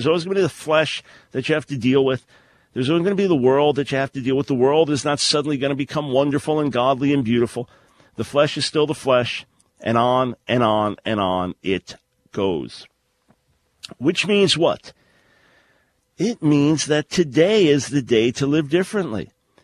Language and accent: English; New York, United States; right before my 7th birthday, we moved to Long Island, and then I grew up on Long Island and lived there, met Nancy there.